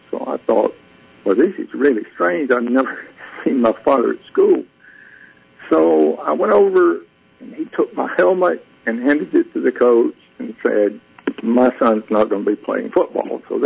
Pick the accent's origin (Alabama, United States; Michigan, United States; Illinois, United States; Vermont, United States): Alabama, United States; Center; also born or lived in Gadsden; We went back to home in Center. I grew up in Center, Alabama, just a little town at the foot of the Blue Ridge Mountains.